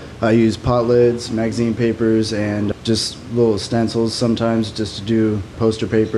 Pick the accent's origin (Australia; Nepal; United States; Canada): United States; Fort Dodge, Iowa; Yeah, that's right. I'm from Fort Dodge, Iowa.